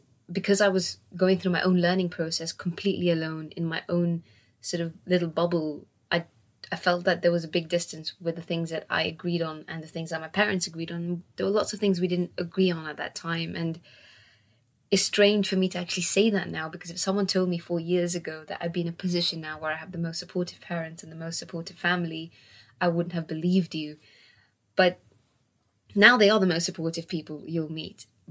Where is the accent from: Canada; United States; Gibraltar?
Gibraltar; also born or lived in Czech Republic; I was born in Gibraltar, a tiny peninsula, which is on the southern coast of Spain. And I was born in the sun. I was raised on the beach and had quite a comfortable life.